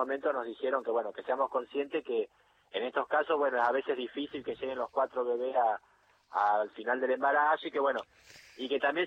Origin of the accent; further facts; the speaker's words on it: Olavarría, Buenos Aires Province, Argentina; moved away as an adult; also born or lived in Coronel Suárez; now in Río Grande, Argentina; nací en Coronel Suárez, pero bueno, viví toda mi vida en Olavarría, y bueno, a los 21 años me vine para acá, para Río Grande.